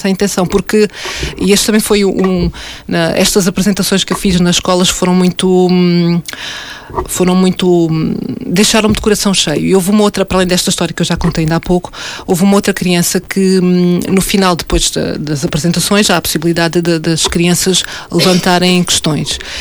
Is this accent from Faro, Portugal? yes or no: yes; Faro, Portugal; como algarvia que sou, acho que faz parte de nós, o mar faz parte de nós desde sempre, desde pequenos